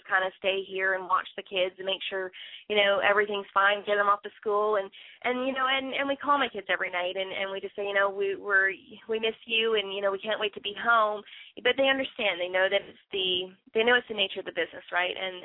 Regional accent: Midland, Ontario, Canada; we're working on some shows up in my hometown of Midland, Ontario

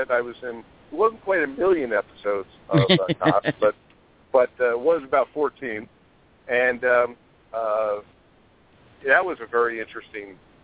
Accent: New Jersey, United States; where Princeton University is, and there's a lot of, it's a small community with my hometown.

